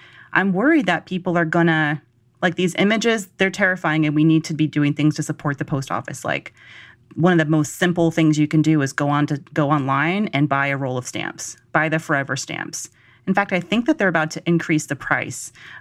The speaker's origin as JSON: {"language": "English", "region": "Georgia", "country": "United States", "said": "I mean, and I, you know, y'all know I'm from Georgia"}